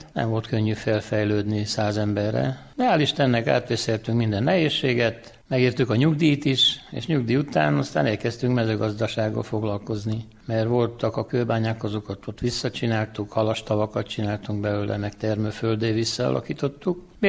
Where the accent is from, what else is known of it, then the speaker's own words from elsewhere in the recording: Csongrád-Csanád, Hungary; born there; az őseink nagyon jól döntöttek, hogy egy olyan helyre születtek, és születtünk mi is, ahol nem sok régiónak adatik meg ez, hogy két víz között legyenek a földek, Maros és a Luc között.